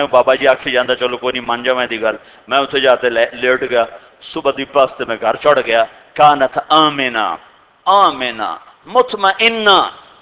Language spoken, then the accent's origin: Urdu; Tulamba, Punjab, Pakistan; میں نے کہا میرا گاؤں ادھر ہے, مجھے پتا ہے میں ادھر گیا ہوں, وہ میرا جمع جایا تلمبا.